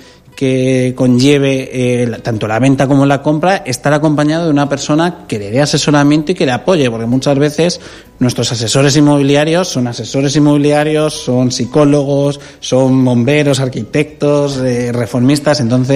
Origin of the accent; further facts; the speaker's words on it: Madrid, Community of Madrid, Spain; born there; now in Dénia, Spain; yo nací en Madrid, pero ya me he hecho valenciano y soy un enamorado de la terreta